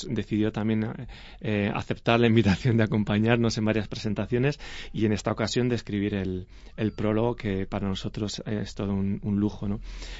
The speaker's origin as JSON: {"language": "Spanish", "town": "Burgos", "region": "Castile and León", "country": "Spain", "tie": "born or raised there", "said": "Tenemos también previsto hacerlo en Burgos, mi ciudad natal, que me hace muchísima ilusión."}